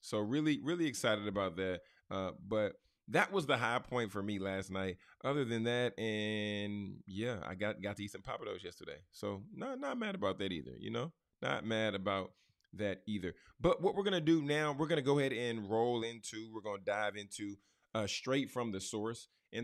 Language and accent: English; Garland, Texas, United States; we stayed in my childhood home to where I grew up in Garland, Texas, right? Had a lot of memories here, lived a lot of life here.